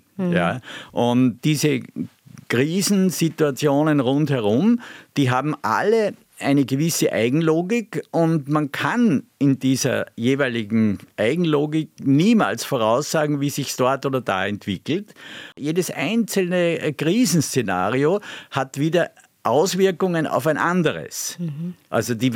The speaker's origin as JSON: {"language": "German", "country": "Austria", "said": "so wie als Österreicher würde ich sagen"}